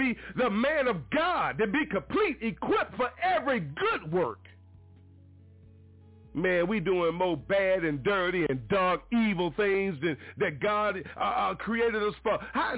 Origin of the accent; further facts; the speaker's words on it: Mobile, Alabama, United States; Young boy growing up in Mobile, Alabama at the oldest Baptist church in the state of Alabama.